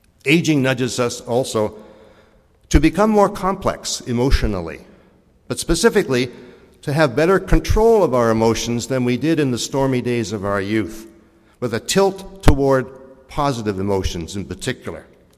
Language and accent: English; Harvey Station, New Brunswick, Canada; up on Cherry Mountain across from the manse where I grew up in Harvey Station.